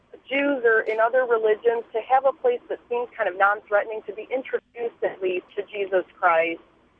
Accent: Chicago, Illinois, United States; I grew up in the Chicago area, and I attended Willow Creek for a couple of years.

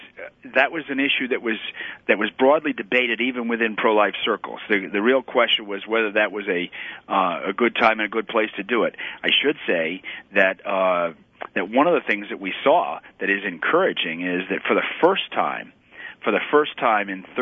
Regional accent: New York, United States; also born or lived in Washington; my home state of New York, or the state that we once lived in, Washington State

